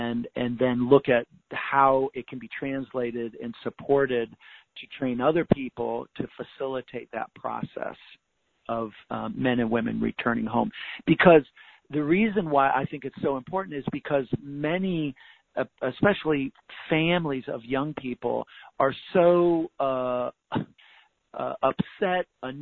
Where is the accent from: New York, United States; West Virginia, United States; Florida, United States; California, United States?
California, United States; Thank you so much for doing that work out in California. That's my home state, and we have family down there.